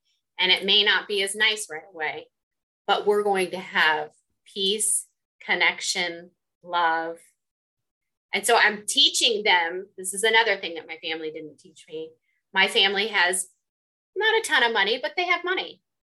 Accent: Las Vegas, Nevada, United States; I grew up with diamonds and fur coats. I grew up in Las Vegas.

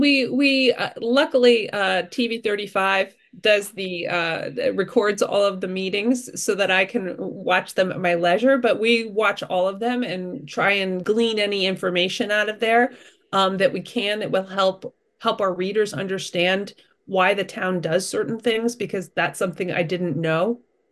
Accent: Chatham, New Jersey, United States; now in Cranford, United States; And then I grew up in Chatham, and so I'm a Jersey girl through and through. I lived in Hoboken, obviously.

